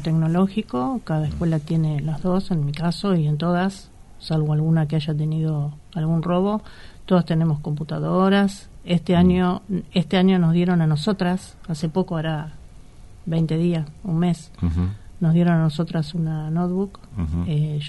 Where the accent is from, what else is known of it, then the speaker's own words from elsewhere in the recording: Wilde, Buenos Aires Province, Argentina; now in Las Flores, Argentina; Yo soy de Wilde.